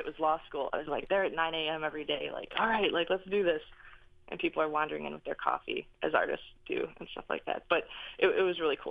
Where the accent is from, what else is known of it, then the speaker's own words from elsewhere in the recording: Illinois, United States; And I'm from Lake County, northwest of Chicago, and my dad is a farmer